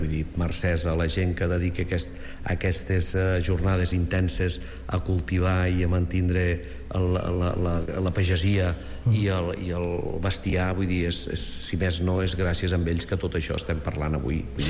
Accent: L'Espluga de Francolí, Catalonia, Spain; now in Montblanc, Spain; jo sóc de l'Espluga de Francolí, però visc a Montblanc.

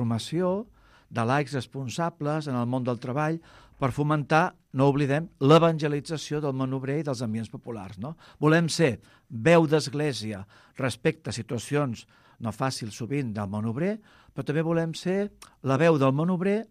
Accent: Cornellà de Llobregat, Catalonia, Spain; soc de Cornellà de Llobregat, per tant, una ciutat industrial. Provinc d'una família també, doncs, que va venir d'Andalusia, vas néixer aquí. La meva família és originària de Granada, com ella, tantes famílies en aquell moment dels anys 60. Jo en tinc 55 d'anys.

